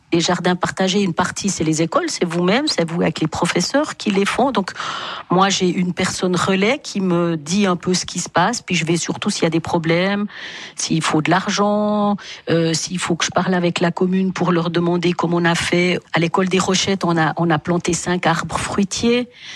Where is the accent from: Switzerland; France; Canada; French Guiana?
Switzerland; Fribourg; Alors moi, j'ai grandi en Suisse. Je suis moitié suisse et moitié panamienne, du Panama, de l'Amérique latine.